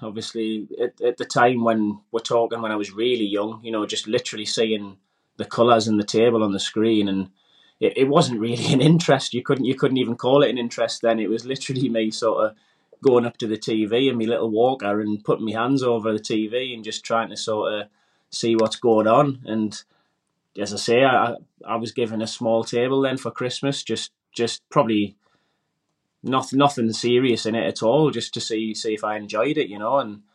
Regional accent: Wallsend, North East England, United Kingdom; Grew up in a small town, Walls End in Newcastle, and just basically grew up like everybody else in a normal sort of working class housing

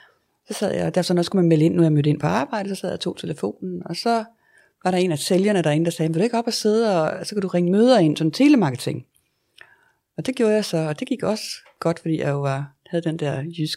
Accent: Mors, North Denmark Region, Denmark; Jeg kommer fra Jylland. Jeg kommer fra Mors.

